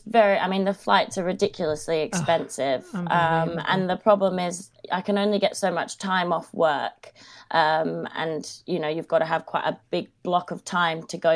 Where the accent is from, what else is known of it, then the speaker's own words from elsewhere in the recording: Sydney, New South Wales, Australia; also born or lived in Watford, England; I grew up my life in Sydney in Australia.